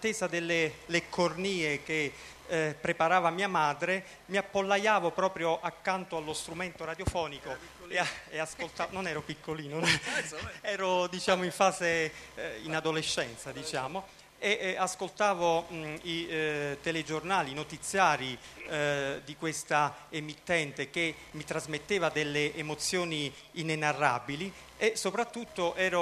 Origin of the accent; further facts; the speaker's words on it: Vibonati, Campania, Italy; born there; perché io sono nato a Vibonati, quindi sono onorato ed orgoglioso di appartenere a questa terra